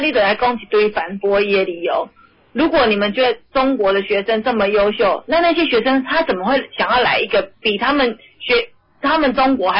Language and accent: Chinese; Taiwan; 因为我刚刚在台湾，小孩子啦哈，因为我们从小就在民主的环境中长大